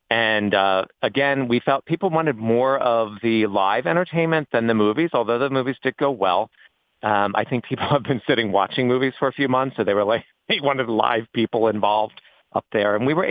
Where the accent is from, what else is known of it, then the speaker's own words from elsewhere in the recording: Delaware, United States; I'm born and raised in Delaware. This has been my home most of my life.